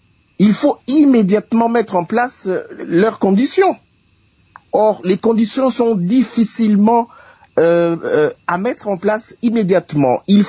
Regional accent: DR Congo; même si je suis congolais de sang, de père et de mère

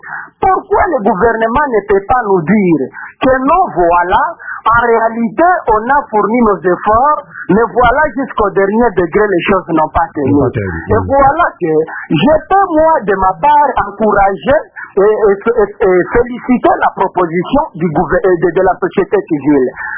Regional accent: Beni, North Kivu, DR Congo; now in Ecuador; je suis oui, en Équateur, mais je suis normalement de Beni, c'est ça vraiment ma contrée.

